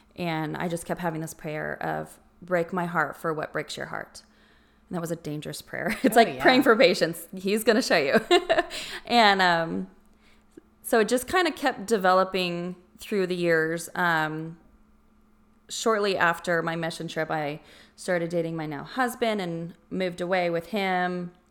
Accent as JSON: {"language": "English", "region": "Arizona", "country": "United States", "tie": "born or raised there", "said": "In Arizona."}